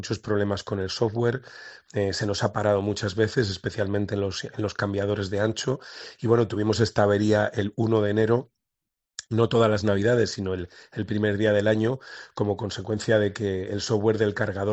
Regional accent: Castile and León, Spain; Y vuelvo a recurrir al ejemplo de la tierra de la que vengo. Yo soy de Castilla y León, que es una comunidad autónoma muy extensa, pero que tiene muy poquita población, ¿no?

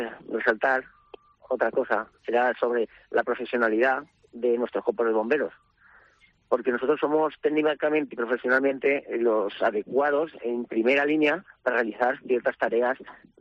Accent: Valencian Community, Spain; yo como valenciano solicité bajar con ciertos medios

